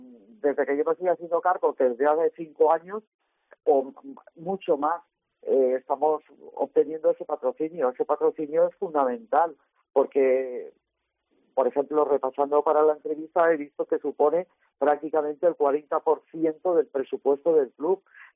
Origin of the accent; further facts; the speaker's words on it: Elche, Valencian Community, Spain; Mira, somos de Elche, yo soy de Elche, de Vigo